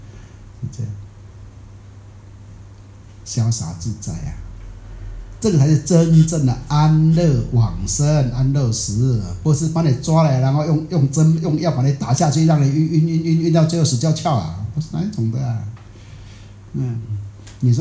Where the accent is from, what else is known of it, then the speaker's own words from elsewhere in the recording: Taiwan; 我们在台湾的时候乡下嘛，是小时候啊